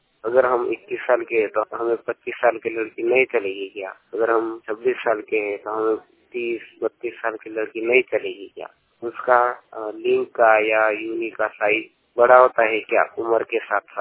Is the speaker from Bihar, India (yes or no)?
no; Bhandara, Maharashtra, India; मैं महाराष्ट्र भंडारा से हूँ।